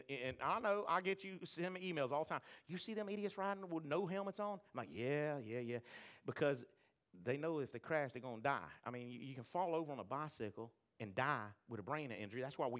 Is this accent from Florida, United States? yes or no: yes; Florida, United States; I come from Florida where it's hot.